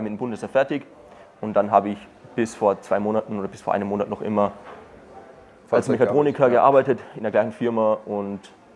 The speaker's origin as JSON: {"language": "German", "country": "Austria", "said": "22 Jahre jung, komme aus Österreich, aus dem letzten Dorf mit 1000 Einwohnern. Deswegen verzeiht mir auch bitte den einen oder anderen Versprecher, denn der Dialekt sitzt komplett tief."}